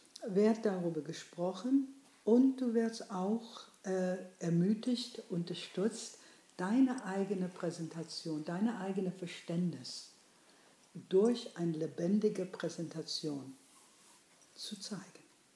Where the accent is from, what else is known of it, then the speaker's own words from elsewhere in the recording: New York City, New York, United States; German is a second language; now in Germany; halbe polnische Juden und aus dem Bronx. Ich bin ein bisschen auf der Straße aufgewachsen